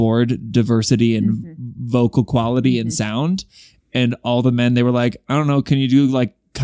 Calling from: Wisconsin, United States; she, her. I'm from Central Wisconsin, and I wanted to write in to share my thoughts on the character of Joe Hart.

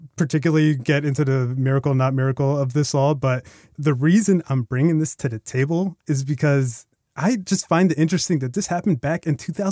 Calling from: Rhode Island, United States; So, I live in Rhode Island.

